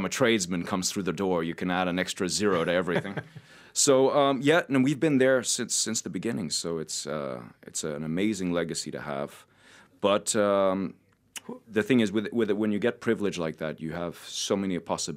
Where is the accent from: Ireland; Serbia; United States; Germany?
Ireland; it's so important as Irish people, like we came from the land. It's so much of our culture, our music, it comes from the land.